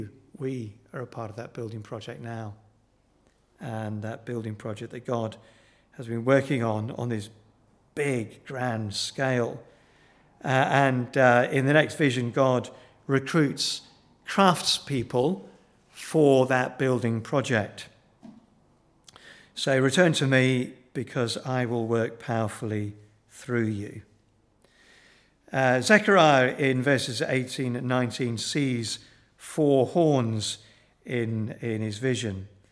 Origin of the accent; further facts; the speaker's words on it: Kenya; also born or lived in Uganda; I was born and brought up in East Africa, in Kenya and Uganda.